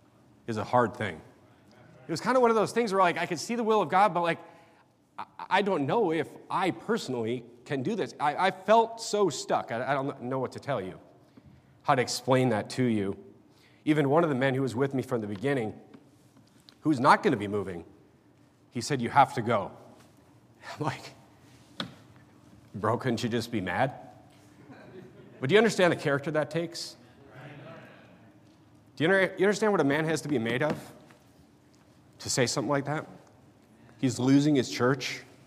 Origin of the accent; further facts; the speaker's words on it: North Dakota, United States; now in Fresno, United States; I'm like, it's going to be fine. I'm from North Dakota. But through the streets of Fresno, we've been all over the city in the last 6 years.